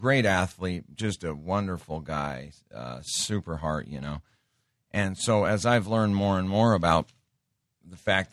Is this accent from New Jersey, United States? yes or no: no; Montana, United States; So growing up in Montana, and I just love the outdoors.